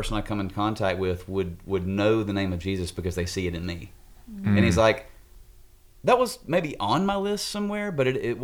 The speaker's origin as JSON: {"language": "English", "country": "United States", "said": "And I love being an American. Like, yeah. I'm proud to be an American."}